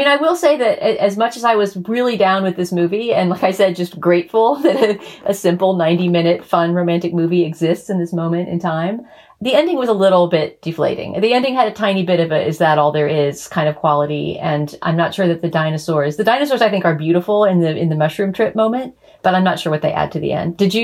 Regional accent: Texas, United States; she drives from Palm Springs to Texas, just because, well, partly because I'm Texan

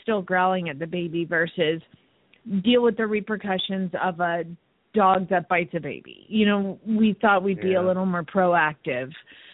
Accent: Phoenix, Arizona, United States; from Phoenix, Arizona

